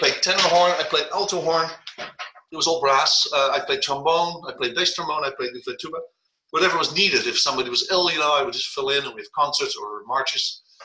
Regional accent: Netherlands; I grew up in Holland, you know, in the Netherlands

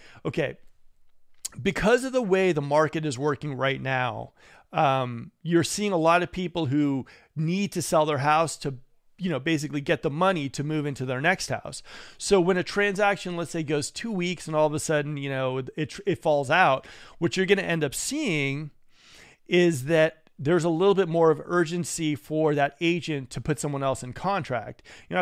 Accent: California, United States; now in Sacramento, United States; as much as I was originally from the Bay Area, I've got my Sacramento eyes on, right?

